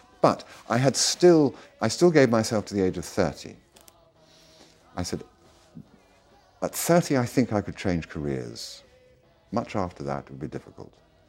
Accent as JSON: {"language": "English", "country": "United Kingdom", "said": "you're being very British about this … you're 30"}